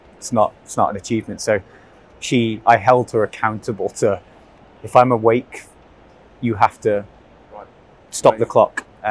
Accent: Isle of Man; even though I'm from the Isle of Man and it's cold.

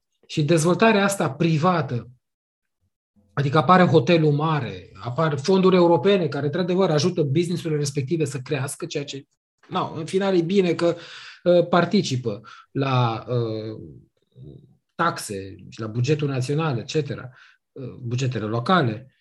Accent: Cugir, Alba County, Romania; Eu sunt din Cugir deloc. Iar copilăria mi-am petrecut-o la Șuriană.

